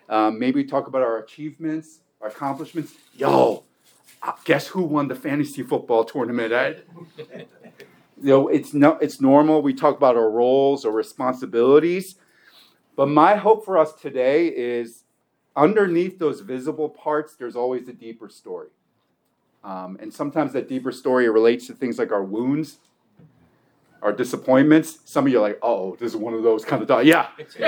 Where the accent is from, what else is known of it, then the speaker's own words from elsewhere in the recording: Philadelphia, Pennsylvania, United States; Philly's my hometown. So I when I heard there's a Philly contingent, yeah, I spent a good amount of my formative time in West Philly, so I got a particular affection.